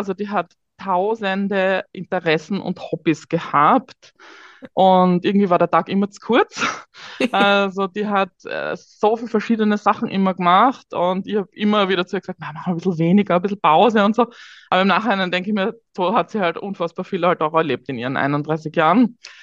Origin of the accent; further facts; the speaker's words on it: Graz, Styria, Austria; moved away; Ich bin eine Österreicherin, das hört man wahrscheinlich. Ich komme aus der Steiermark, aus Graz, habe aber die letzten Jahre und auch, als ich meine Schwester verloren habe, im Ausland gelebt, also war nicht in Österreich zu Hause